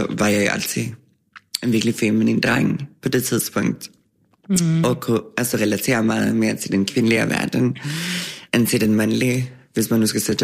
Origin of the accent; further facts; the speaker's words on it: Sweden; Danish is a second language; moved away; Jeg er født i Sverige og opvokset i Sverige, hvor jeg kom fra en lille landsby på landet med så 1500 mennesker, der boede